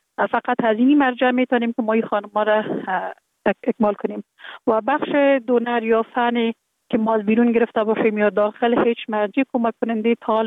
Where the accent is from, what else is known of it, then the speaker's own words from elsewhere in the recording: Kabul, Afghanistan; born there; در کابل زندگی میکنم. در کابل متولد شدیم در سال 1363 در یک خانه واده روشن فکر، خانواده که از جمله خانواده های اهل معارف کشور بودن متولد شدیم